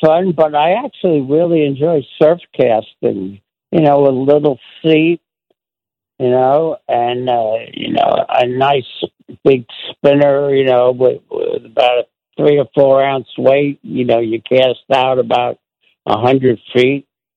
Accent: Bronx, New York, United States; they bring me back to my teen years when I'm growing up in the Bronx

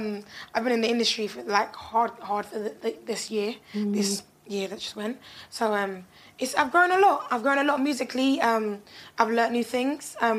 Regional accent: Kingston, Jamaica; born there; born in Jamaica, Kingston.

